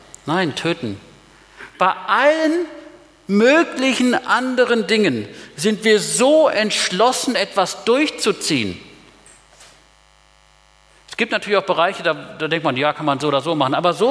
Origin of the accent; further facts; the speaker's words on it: Tanzania; now in Germany; Ich bin aufgewachsen in Tansania, da war das ein bisschen anders.